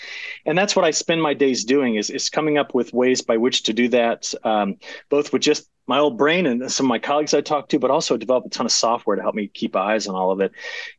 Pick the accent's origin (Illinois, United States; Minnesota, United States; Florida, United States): Illinois, United States; it hit my home state of Illinois.